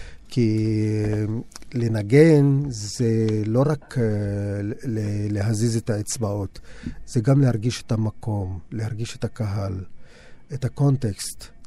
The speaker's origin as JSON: {"language": "Hebrew", "town": "Nazareth", "region": "Northern District", "country": "Israel", "said": "כן, אני מנצרת, כן, אבל אני תושב העולם, כאילו."}